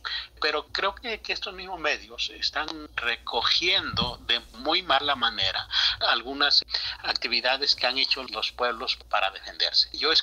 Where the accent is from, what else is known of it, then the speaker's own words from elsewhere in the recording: Juxtlahuaca, Oaxaca, Mexico; hubo en mi tierra misma, en el municipio de Juxtlahuaca